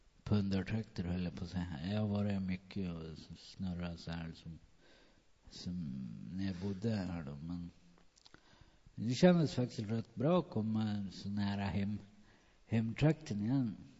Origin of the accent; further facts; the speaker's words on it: Dala-Floda, Dalarna County, Sweden; Jag är född och uppvuxen i Dalafloda.